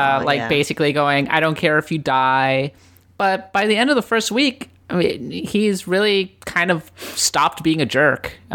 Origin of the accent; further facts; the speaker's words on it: Minnesota, United States; grown up in Minnesota, I never really had a game that was like, here's an open world game set in my hometown.